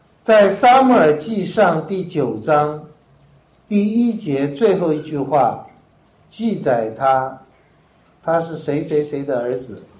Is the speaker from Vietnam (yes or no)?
no; China; 我们中国人的传统，一个好人 都应该是忧国忧民的，不快乐的，要先天下之忧而忧，后天下之乐而乐。